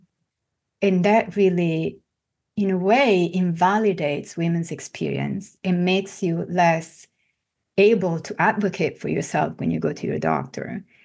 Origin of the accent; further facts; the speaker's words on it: Italy; because I grew up in Italy, everybody was smoking, and so I did too.